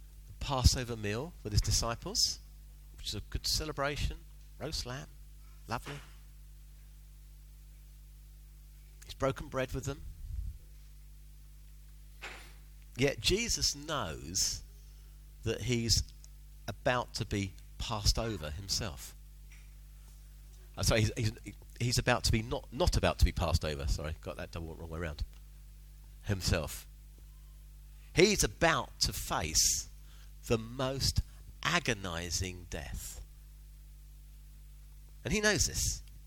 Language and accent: English; United Kingdom; another reason it makes it hard for those of us from a British culture is because we're British.